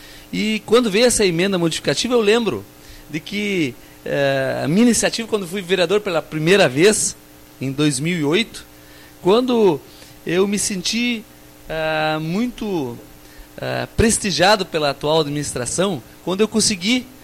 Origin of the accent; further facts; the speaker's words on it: Brazil; eu sou do Rincão Despraiado, nasci e me criei no Rincão Despraiado, próximo ao Salão Verde, muito próximo ao cemitério municipal.